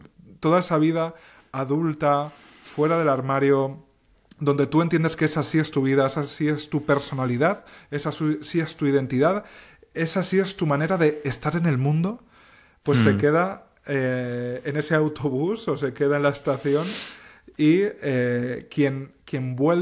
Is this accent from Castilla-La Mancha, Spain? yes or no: yes; Alpera, Castilla-La Mancha, Spain; Que es que yo iba a ver a mis padres a mi pueblo, que no lo he dicho, por cierto, pero es Alpera, en la provincia de Albacete, en la región manchega.